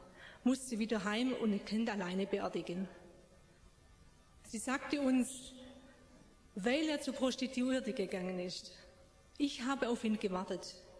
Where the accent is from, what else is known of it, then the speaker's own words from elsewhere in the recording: Blaubeuren, Baden-Württemberg, Germany; ich komme aus Blaubeuren